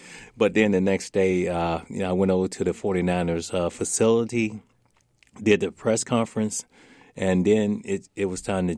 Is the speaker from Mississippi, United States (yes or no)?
yes; Starkville, Mississippi, United States; also born or lived in Crawford; It was hard coming, you know, from a very small city, you know, like Starkville, Mississippi. I was born in Crawford, Mississippi. Population probably 2,000. You know, coming to the big city